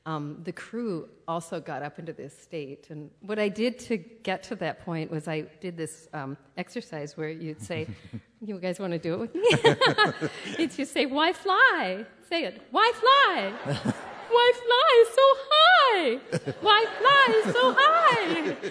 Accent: Fargo, North Dakota, United States; I'm from Fargo. Yeah.

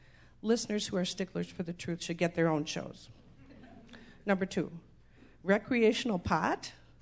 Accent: Madison, United States; I'm from Madison.

